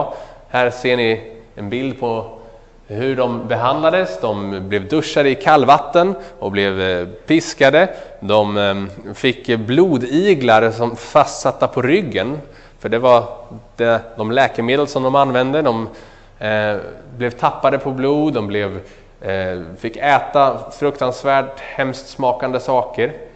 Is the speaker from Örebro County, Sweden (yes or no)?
yes; Örebro County, Sweden; Det här är förresten en bild från mina hemtrakter utanför Örebro